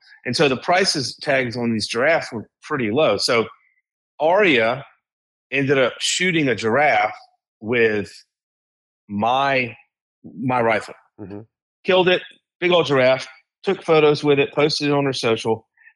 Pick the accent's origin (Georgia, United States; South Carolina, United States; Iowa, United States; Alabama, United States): Georgia, United States; now in Florida, United States; You know, I live in Florida. I'm from Georgia, you know, and like Georgia and Florida have more in common with someone in the state of Wyoming than like people from Connecticut and New York.